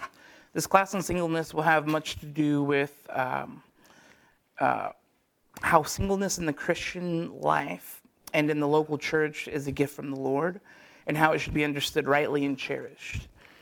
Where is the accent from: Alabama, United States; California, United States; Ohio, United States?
California, United States; I grew up in California, and from a young age, I was pretty good at sports, especially football.